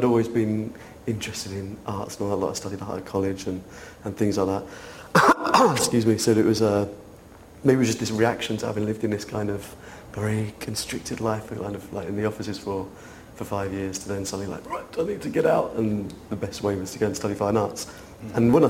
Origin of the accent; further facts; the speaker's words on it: Warrington, North West England, United Kingdom; I'm from a little town in between Liverpool and Manchester. It's called Warrington.